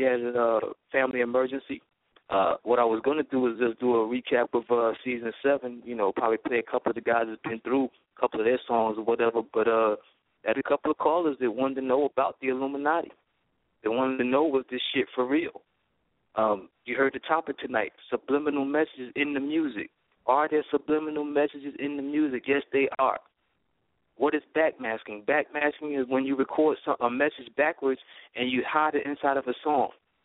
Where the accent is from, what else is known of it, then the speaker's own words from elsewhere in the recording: Brooklyn, New York, United States; I'm a hip-hop head, kid. I'm from Brooklyn, B. I came up on